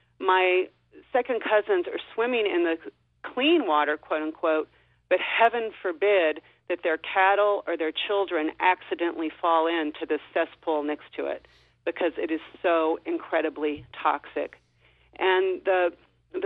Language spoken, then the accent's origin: English; Texas, United States; And I'd also like to say that I'm originally from Texas